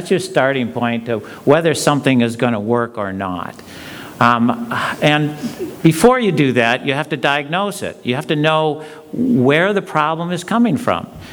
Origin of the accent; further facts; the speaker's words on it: Midwest, United States; I'm basically a cowboy when I ride. I grew up in the Midwest, and I have a lot of respect for dressage riding